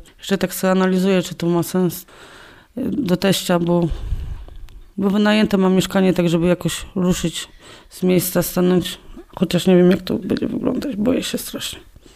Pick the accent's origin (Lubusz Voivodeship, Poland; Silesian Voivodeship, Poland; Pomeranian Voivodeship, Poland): Lubusz Voivodeship, Poland; Gorzów Wielkopolski; U mnie też chyba w domu tam w Gorzowie, bo ja z Gorzowa pochodzę